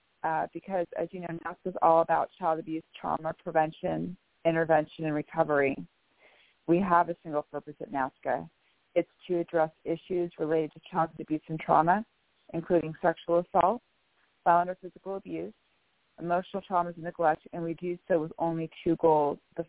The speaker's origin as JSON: {"language": "English", "town": "Bellevue", "region": "Washington", "country": "United States", "said": "I am from Bellevue, Washington."}